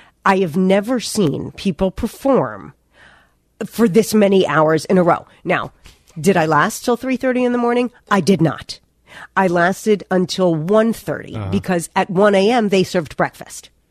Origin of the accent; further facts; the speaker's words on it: New Jersey, United States; You know, we grew up in New Jersey together.